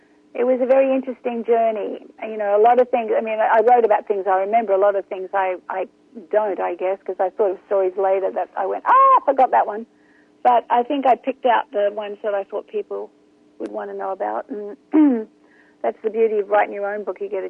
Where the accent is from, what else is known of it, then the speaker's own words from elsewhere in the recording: Australia; also born or lived in England; Well, when I was five and I got to Australia, I don't really know what kind of accent.